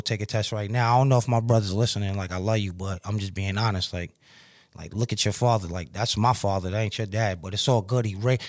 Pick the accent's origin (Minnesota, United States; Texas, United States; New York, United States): New York, United States; Far Rockaway; Like, I got people in Brooklyn, but I'm not from Brooklyn. I was born in Far Rockaway, Queens, in St. John's Hospital. So I'm like, let's go home.